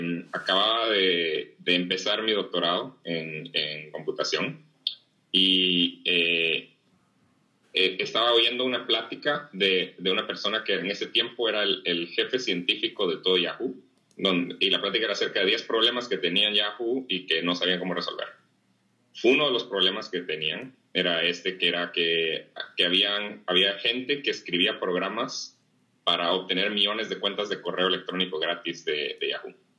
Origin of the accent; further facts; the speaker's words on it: Guatemala; moved away as an adult; now in Pittsburgh, United States; yo nací y crecí en Guatemala